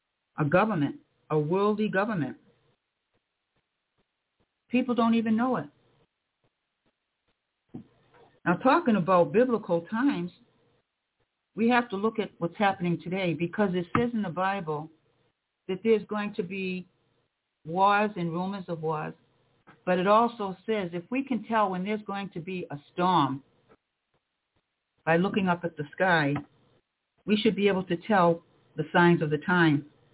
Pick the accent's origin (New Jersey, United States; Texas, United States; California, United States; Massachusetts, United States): Massachusetts, United States; Cape Cod; I remember growing up on Cape Cod years and years ago as a kid, we used to have snowstorms, a lot of snow.